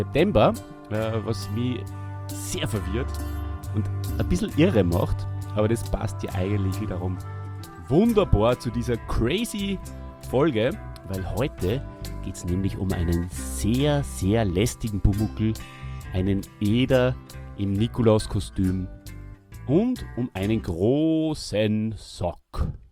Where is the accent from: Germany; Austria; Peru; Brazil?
Austria; wir als Österreicher waren natürlich ein bisschen überrascht, wie der Nikolaus hier in dieser Folge dargestellt wird.